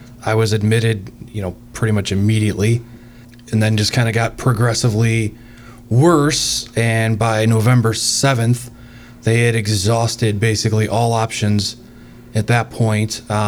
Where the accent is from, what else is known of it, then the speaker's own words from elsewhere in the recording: Parma, Ohio, United States; So I grew up in Parma.